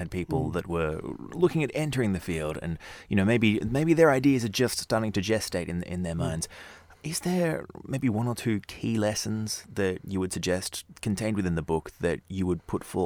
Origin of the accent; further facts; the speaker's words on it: Melbourne, Victoria, Australia; there was actually a television series that was shooting where in my hometown of Melbourne once